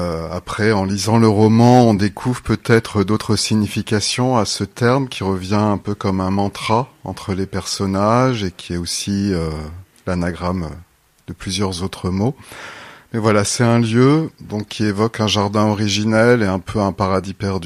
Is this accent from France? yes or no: yes; France; born there; also born or lived in Kuala Lumpur; Alors je suis né en France.